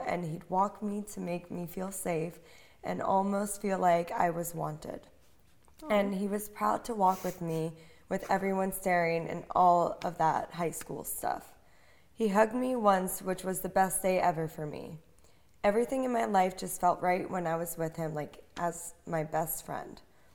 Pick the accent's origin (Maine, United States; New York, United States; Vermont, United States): New York, United States; from New York.